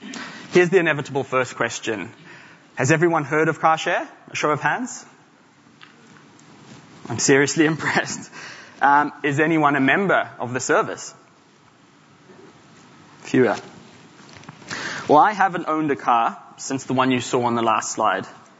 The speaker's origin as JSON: {"language": "English", "country": "Zimbabwe", "tie": "born or raised there", "said": "But growing up in Zimbabwe, it was never stolen outright"}